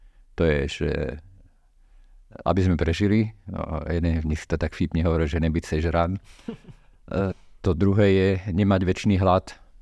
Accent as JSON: {"language": "Slovak", "town": "Žilina", "region": "Žilina Region", "country": "Slovakia", "tie": "born or raised there", "said": "Vyrastal som na takom sídlisku v Žiline, kde som sa tiež cítil osamelý."}